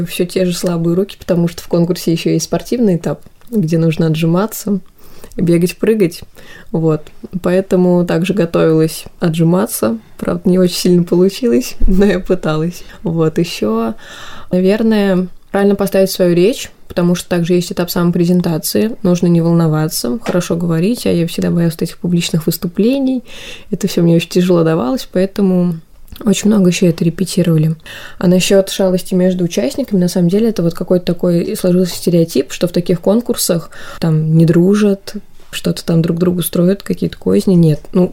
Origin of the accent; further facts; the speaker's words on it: Penza, Penza Oblast, Russia; я вообще сама из Пензы, приехала сюда учиться.